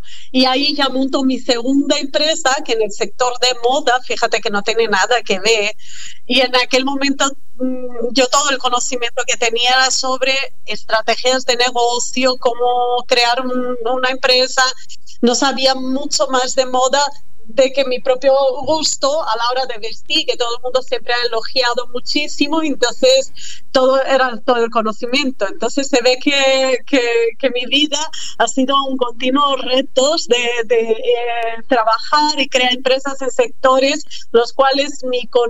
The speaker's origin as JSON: {"language": "Spanish", "country": "Brazil", "lives_now": "Bilbao, Spain", "said": "Uno de mis socios, también brasileño, somos tres socios, un vasco de aquí de Bilbao y dos brasileños."}